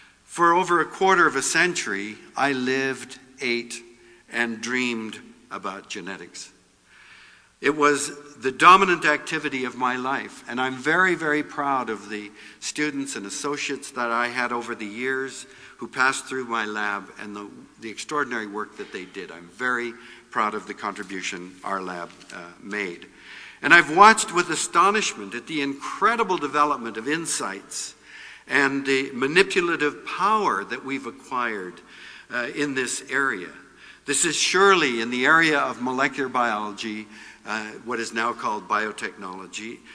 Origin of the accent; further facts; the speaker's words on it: Vancouver, British Columbia, Canada; also born or lived in Ontario; When I was growing up in Vancouver in the 1930s, and then in Ontario after that, I wasn't allowed to go swimming in public pools